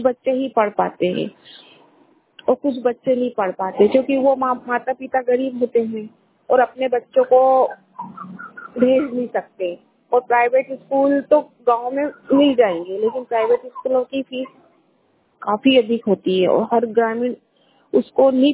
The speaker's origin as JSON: {"language": "Hindi", "town": "Mhow", "region": "Madhya Pradesh", "country": "India", "said": "मैं महू से हूँ, जिला इंदौर। मैं जहाँ प्रॉपर रहती हूँ वहाँ ग्रामीण इलाका है और यह आर्मी से लगा हुआ है"}